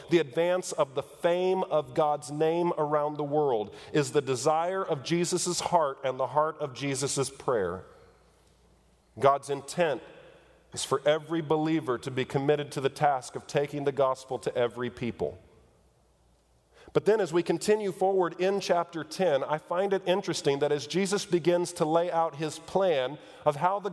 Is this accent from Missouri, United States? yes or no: yes; Missouri, United States; and maybe I'm just slow, and it could be, I'm from Missouri